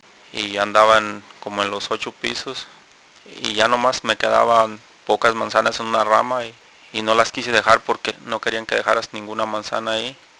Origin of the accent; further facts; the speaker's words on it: Michoacán, Mexico; soy de Michoacán.